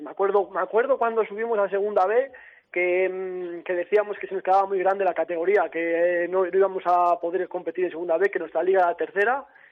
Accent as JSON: {"language": "Spanish", "town": "Guardo", "region": "Castile and León", "country": "Spain", "tie": "born or raised there", "said": "para mí haber jugado tantos años para el equipo de mi pueblo es un orgullo. Y creo que para el pueblo de Guardo esto es histórico. Bueno, y para la provincia de Palencia es histórico."}